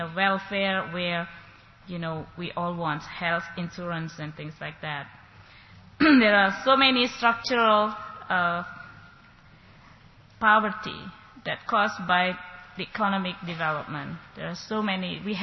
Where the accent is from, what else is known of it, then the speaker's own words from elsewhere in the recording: Indonesia; I'm coming from Indonesia.